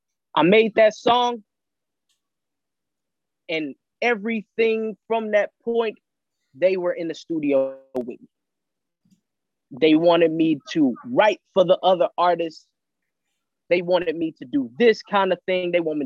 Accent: Houston, Texas, United States; Now, I'm from the hood already. I'm from Fondren and Braeswood, Southwest Houston. Grandma stay on MLK, South Park, baby, let's go.

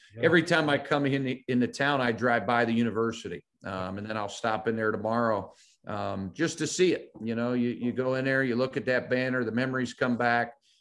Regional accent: Cleveland, Ohio, United States; I'm from Cleveland, which is only an hour away.

